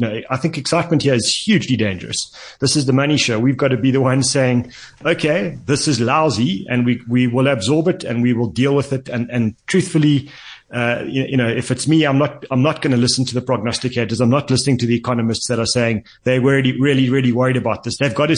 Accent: South Africa; as a South African

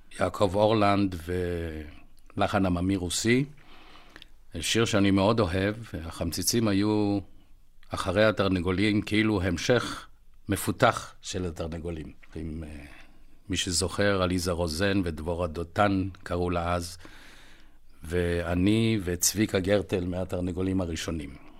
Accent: Afikim, Northern District, Israel; אני נולדתי בקיבוץ אפיקים בשנת 36, היו אז מאורעות 36.

